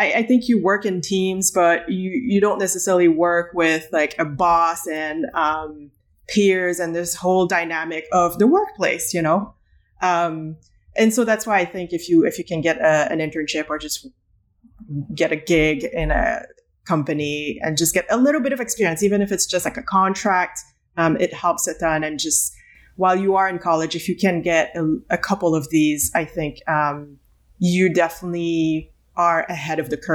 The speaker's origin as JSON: {"language": "English", "country": "Canada", "moved": "as an adult", "lives_now": "United States", "said": "And I'm Canadian, so I needed to get a visa."}